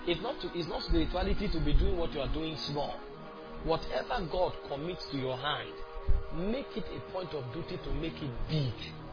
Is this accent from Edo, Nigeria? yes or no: no; Benue, Nigeria; Is it because they love me? Is it because I'm from Benue? No.